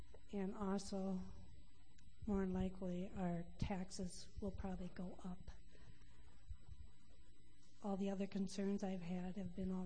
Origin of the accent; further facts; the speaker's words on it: Minnesota, United States; moved away; We moved down here from Minnesota because of we like the beautiful scenery and the quiet neighborhood we bought out there in the country